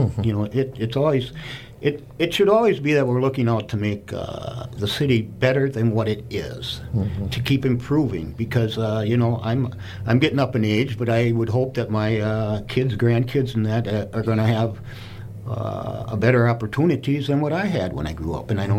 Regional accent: Port Edwards, Wisconsin, United States; I grew up here. I've lived here my entire life. I grew up in Port Edwards. I went to grade school there. I went to Assumption High School in the Rapids.

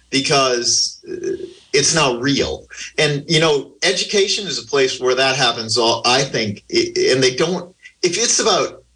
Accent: River Falls, Wisconsin, United States; all the way up to my hometown in River Falls, and across the state over to Green Bay on 29

